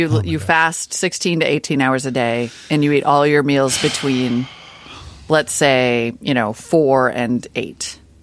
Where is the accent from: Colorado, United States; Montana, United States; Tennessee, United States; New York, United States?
Montana, United States; You can tell now that I grew up in Montana because I'm down the SUV rabbit hole.